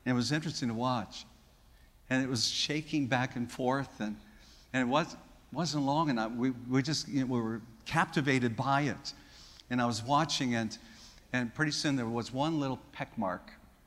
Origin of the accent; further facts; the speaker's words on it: the Dakotas, United States; But they are to the west of the little community where I grew up in the Dakotas.